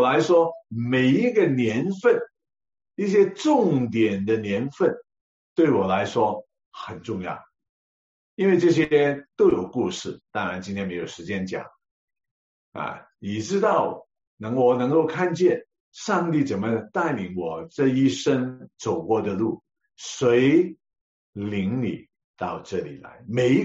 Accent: Hong Kong; moved away as an adult; now in Canada; 我是在香港土生土长的，那生活的场景，31年在香港，32年在加拿大，很简单。32年在加拿大，一个叫沙城的地方，一个叫爱城的地方

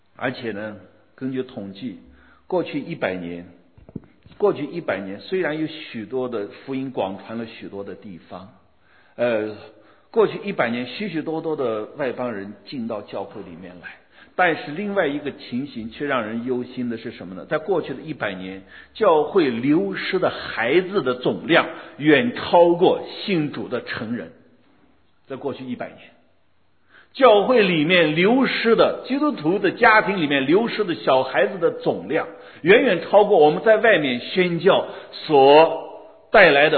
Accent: Ningxia, China; 他也去过我的家乡宁夏。我就问他，我说在我家那边伊斯兰教的信仰我有点了解，因为我从那地方出生成长的。

